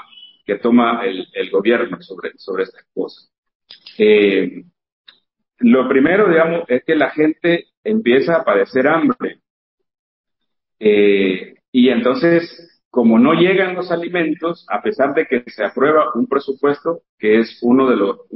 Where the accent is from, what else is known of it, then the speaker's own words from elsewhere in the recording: Honduras; para los que somos de Honduras la conocemos